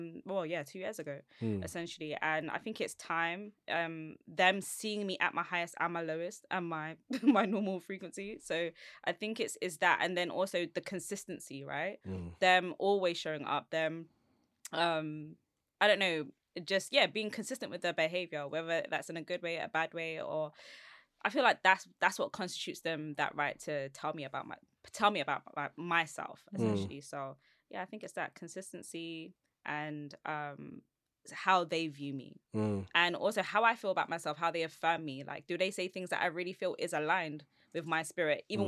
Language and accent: English; London, United Kingdom; And I feel like maybe it's because I'm from Southeast London.